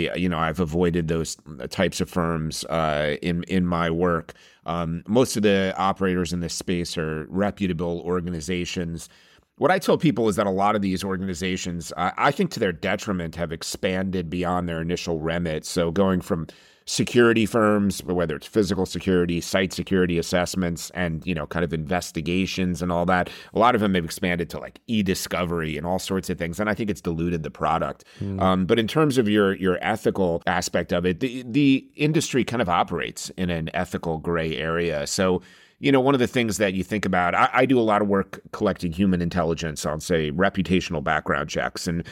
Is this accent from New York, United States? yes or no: yes; New York, United States; moved away as an adult; also born or lived in Prague; I grew up in the New York area. I went overseas right after college.